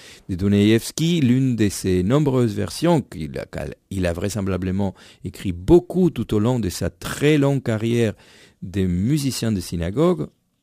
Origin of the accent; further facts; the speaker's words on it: Argentina; d'autres compositions que j'ai découvertes lors de mon enfance en Argentine et qui sont pratiquement inconnues en Europe